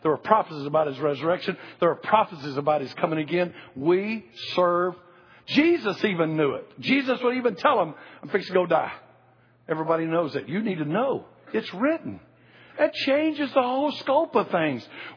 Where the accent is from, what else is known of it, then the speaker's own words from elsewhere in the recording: Georgia, United States; I said, well, I come from the United States in a place called Georgia.